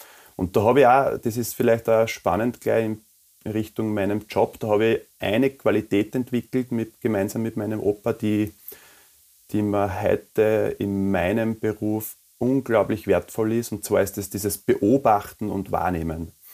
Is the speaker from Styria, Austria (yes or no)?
yes; Mariazell, Styria, Austria; now in Wiener Neustadt, Austria; Also, ich bin 47 Jahre alt … 47 Jahre, bin verheiratet. Ich komme ursprünglich aus der Obersteiermark, aus Mariazell. Ich bin ein richtiges Landei. Bin zwischen Bauernhof, Wald und Wiese aufgewachsen und lebe jetzt in der Nähe von Wiener Neustadt mit meiner Frau.